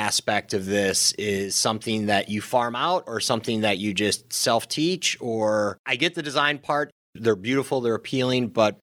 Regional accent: Midwest, United States; They look like, I'm from the Midwest, so I've been to the Harley-Davidson Museum

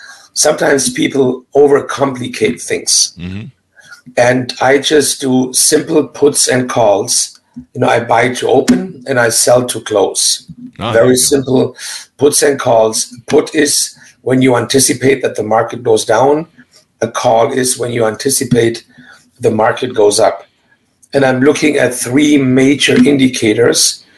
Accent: Germany; So the journey began in a little town in Germany. I'm born and raised in Germany.

